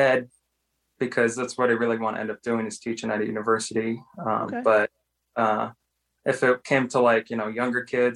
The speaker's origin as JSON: {"language": "English", "town": "El Paso", "region": "Texas", "country": "United States", "tie": "born or raised there", "also_born_or_lived": "Albuquerque", "said": "Well, I was born here in Albuquerque, but I grew up in El Paso, Texas."}